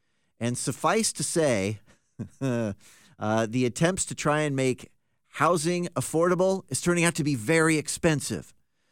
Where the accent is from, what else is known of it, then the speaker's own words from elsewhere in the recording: Tacoma, Washington, United States; This isn't far from my stomping grounds when I was younger growing up in Tacoma, West Tacoma.